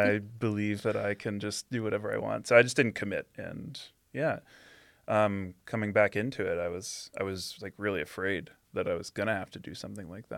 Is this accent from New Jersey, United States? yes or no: no; New York, United States; I grew up outside New York City, so after undergrad, I moved back with my parents and went into Manhattan